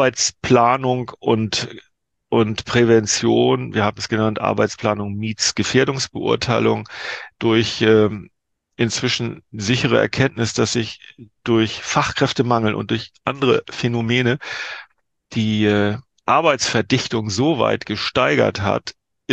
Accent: Northern Germany, Germany; als Norddeutscher muss man sagen, war nicht ganz klein

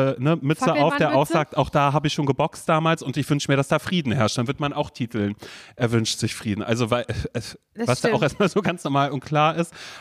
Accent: Berlin, Germany; dass ich aus Berlin komme.

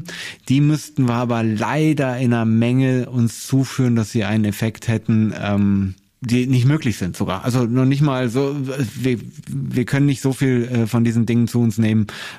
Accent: North Rhine-Westphalia, Germany; Ich komme aus dem Rheinland, deswegen, ich komme zwar auch aus einer Biertrinkerregion, aber eher Altbiertrinker.

